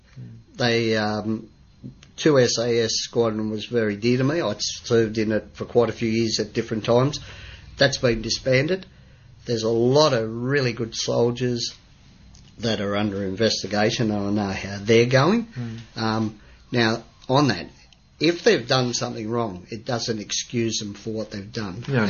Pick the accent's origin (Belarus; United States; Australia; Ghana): Australia; but we do, we are Australian soldiers.